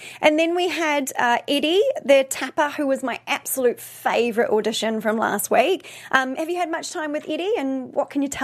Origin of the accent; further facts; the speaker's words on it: New Zealand; I'm a Kiwi.